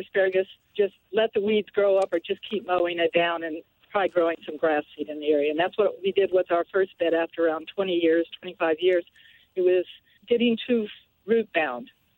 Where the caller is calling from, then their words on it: Morgantown, West Virginia, United States; I'm great. I'm calling from Morgantown, West Virginia.